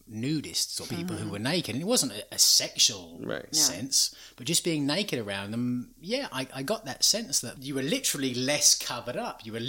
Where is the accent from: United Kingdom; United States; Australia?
United Kingdom; England; It's just, come growing up in England, where you're sort of told sex is missionary and you just do it to make babies